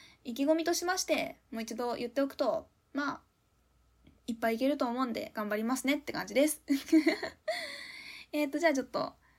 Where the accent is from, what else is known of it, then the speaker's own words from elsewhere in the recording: Fukuoka, Japan; 齢20歳の現役女子大学生です。誕生日3月13日、血液型 A 型、出身地は福岡県です。